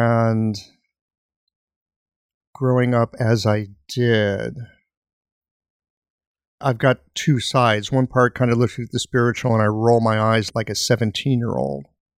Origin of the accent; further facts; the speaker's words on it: Missouri, United States; Like, I'm from Missouri. Show me, motherfucker.